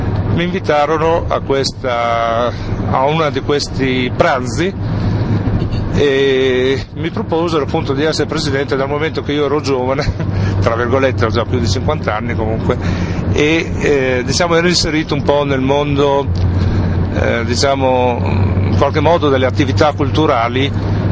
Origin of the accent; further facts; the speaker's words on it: Ravenna, Emilia-Romagna, Italy; io sono di Ravenna, credo che si senta anche dalla pronuncia.